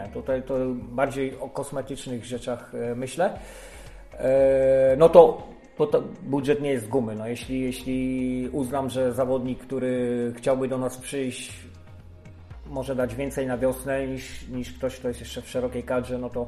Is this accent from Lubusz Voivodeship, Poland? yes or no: yes; Zielona Góra, Lubusz Voivodeship, Poland; Ale no, jesteśmy z Zielonej Góry